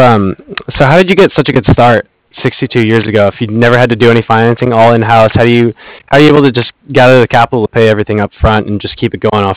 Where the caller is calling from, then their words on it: San Diego, California, United States; We're from San Diego, so we're all the way on the other side.